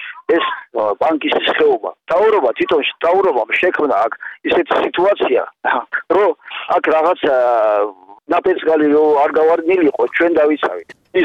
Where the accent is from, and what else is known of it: Kakheti, Georgia; born or raised there